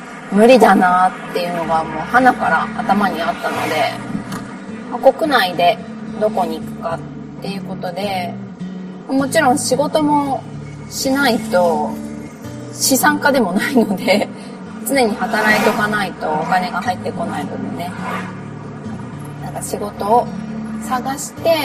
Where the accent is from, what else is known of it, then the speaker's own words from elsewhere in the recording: Okayama, Japan; also born or lived in Hiroshima; 岡山で生まれて、ずっと岡山で育って、間3年間ぐらいだけ広島にいたことがありまして、それからまたずっと岡山にいたので、今までの人生でほぼ岡山